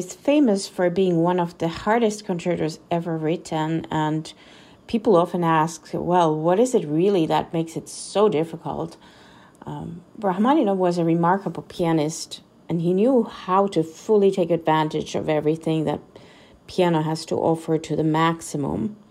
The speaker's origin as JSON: {"language": "English", "country": "Finland", "moved": "as an adult", "lives_now": "United States", "said": "I'm originally from Finland"}